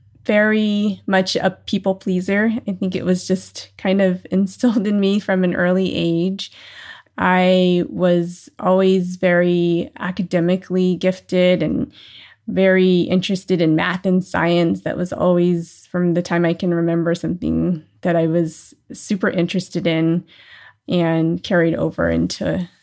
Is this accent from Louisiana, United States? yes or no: yes; New Orleans, Louisiana, United States; born there; So I was born in New Orleans, Louisiana.